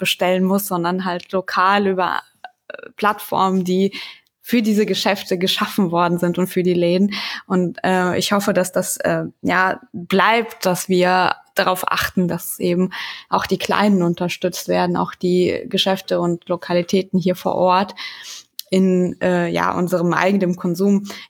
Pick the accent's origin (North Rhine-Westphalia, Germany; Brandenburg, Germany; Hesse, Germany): Hesse, Germany; ich komme aus dem Wetteraukreis in Hessen